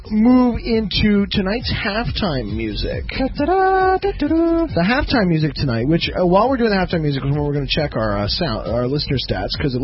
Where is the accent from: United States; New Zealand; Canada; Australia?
Canada; I'm a Canadian here, okay?